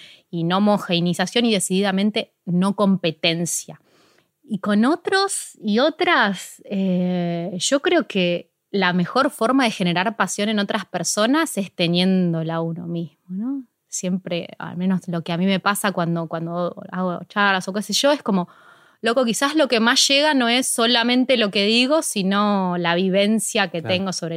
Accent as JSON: {"language": "Spanish", "town": "Ciudad Evita", "region": "Buenos Aires Province", "country": "Argentina", "said": "empecé justo en Ciudad Evita, que es de donde yo soy."}